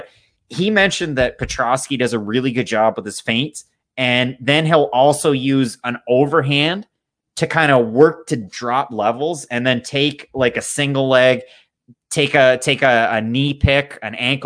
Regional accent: Canada; And listen, I'm Canadian.

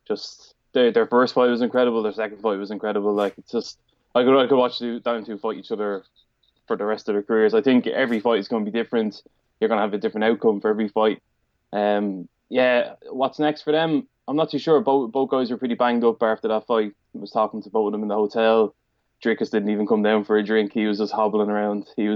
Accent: Dublin, Leinster, Ireland; This is my first KSW is in Dublin, my hometown.

